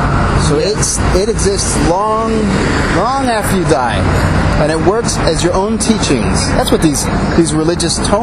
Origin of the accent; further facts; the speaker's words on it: Las Vegas, Nevada, United States; And then I started to talk about, I'm from Las Vegas.